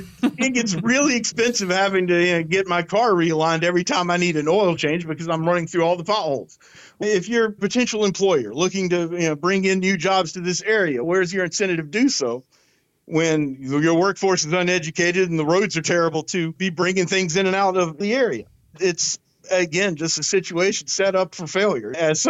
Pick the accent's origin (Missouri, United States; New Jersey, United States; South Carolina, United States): South Carolina, United States; I was raised in Barnwell County, South Carolina, by my grandparents